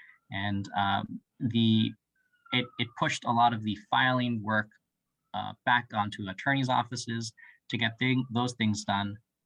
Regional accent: Florida, United States; now in Vermont, United States; Well, I am originally from South Florida, and I came to Vermont with the intent of not.

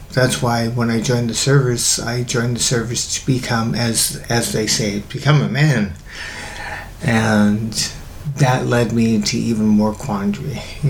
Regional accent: Washington, United States; also born or lived in California; I ended up being a foster within the family to my aunt and uncle in Washington. I was born in California

